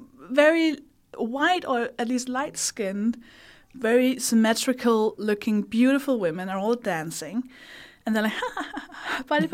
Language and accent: English; Denmark; English is a second language; I grew up partly with my grandfather